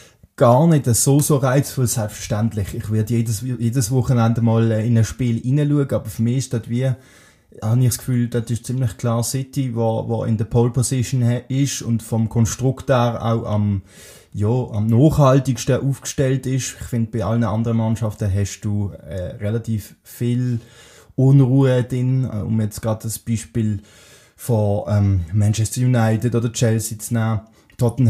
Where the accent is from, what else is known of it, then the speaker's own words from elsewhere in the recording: Switzerland; für uns als Schweizer